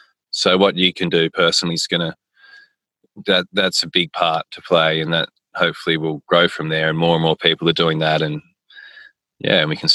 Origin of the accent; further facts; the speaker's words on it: Coffs Harbour, New South Wales, Australia; And then it can go all the way up to where I grew up near Coffs Harbour